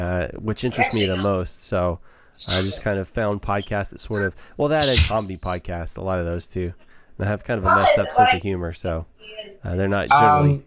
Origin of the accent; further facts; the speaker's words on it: Hewitt, Texas, United States; now in College Station, United States; So I grew up in Waco. I actually grew up in Hewitt, just south of Waco.